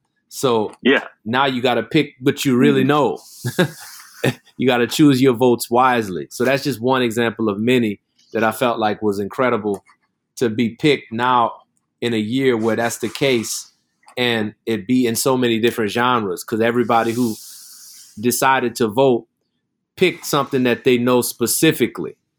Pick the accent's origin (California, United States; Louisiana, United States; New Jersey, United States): Louisiana, United States; New Orleans; one day she was playing a rhythm that sounded like something that we played when I grew up in New Orleans.